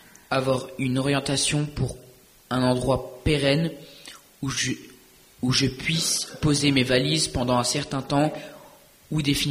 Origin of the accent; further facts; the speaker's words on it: Provence-Alpes-Côte d'Azur, France; also born or lived in Braine-l'Alleud; now in Belgium; plus précisément de Braine-l'Alleud, où j'ai vécu à partir de mes 3 ans. Et non, j'ai vécu à partir de mes 3 ans dans le Var, dans le sud de la France, jusqu'à mes 14 ans. Et après, je suis revenu dans le nord à cause de problèmes familiaux.